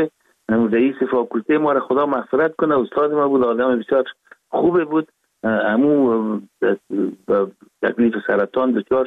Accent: Kabul, Afghanistan; born there; ما 4 دی 1316 در نوابات دی افغانان کابل تولد شدیم

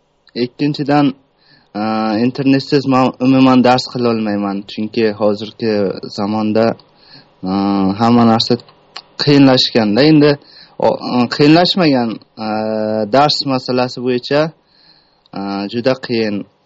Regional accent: Tajikistan; now in Russia; Men asli Tojikistondanman.

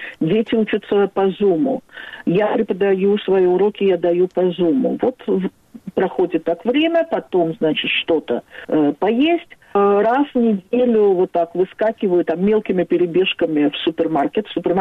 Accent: Baku, Azerbaijan; now in Israel; Я из Баку, да. Да, я из Баку.

